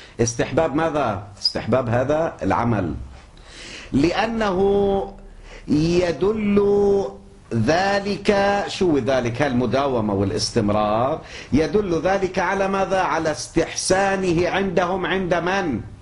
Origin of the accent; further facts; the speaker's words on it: Lebanon; وفي بلدنا لبنان